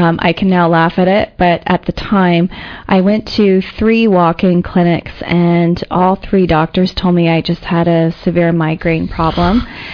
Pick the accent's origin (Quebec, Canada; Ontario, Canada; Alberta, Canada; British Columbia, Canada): Ontario, Canada; London; moved away as an adult; now in Toronto, Canada; when I moved out of my home in 2003, I moved to Toronto from London, Ontario, and something there with regards to the move.